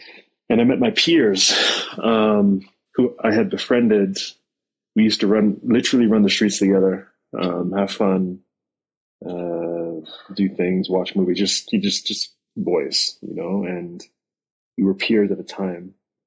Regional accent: Washington, District of Columbia, United States; So that's where I was born, along with my siblings. Born and raised in Washington, D.C.

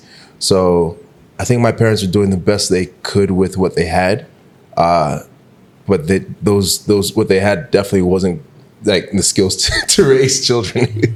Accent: Maryland, United States; also born or lived in Washington, District of Columbia, United States; So I grew up in Maryland. Yeah. I was born in DC, first generation.

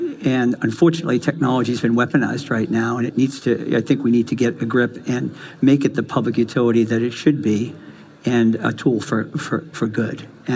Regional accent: Boston, Massachusetts, United States; I grew up in Boston, a big Irish Catholic family, one of 7 children.

